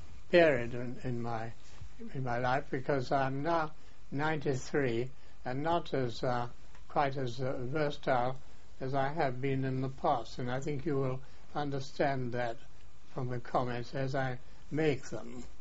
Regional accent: Wales, United Kingdom; I am a Welshman, of course

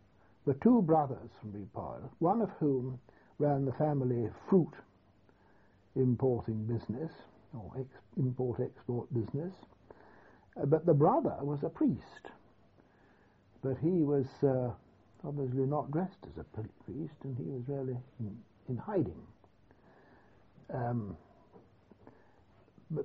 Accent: England, United Kingdom; They had no problems of any sort from being English.

